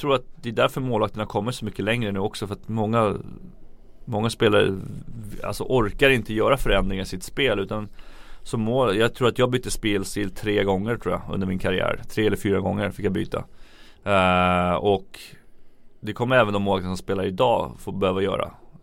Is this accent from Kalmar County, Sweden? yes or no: no; Järfälla, Stockholm County, Sweden; jag fortfarande tycker att jag är den person jag är egentligen från Järfälla